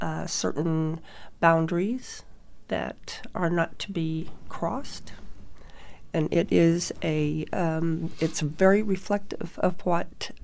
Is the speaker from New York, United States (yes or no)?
no; Iowa, United States; I came from Iowa.